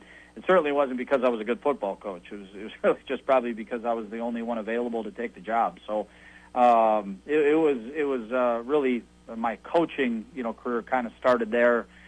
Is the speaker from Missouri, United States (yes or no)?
no; Blaine, Minnesota, United States; Yeah, I think, you know, growing up in Blaine was an awesome. It was an awesome football community.